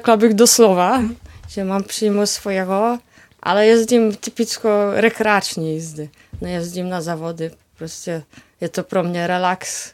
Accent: Szczecin, West Pomeranian Voivodeship, Poland; Czech is a second language; já pocházím ze Štětina na severozápadu Polska

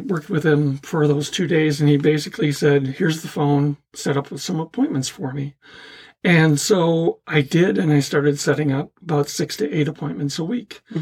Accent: Green Bay, Wisconsin, United States; I'm from Green Bay, Wisconsin. That's a small town to me.

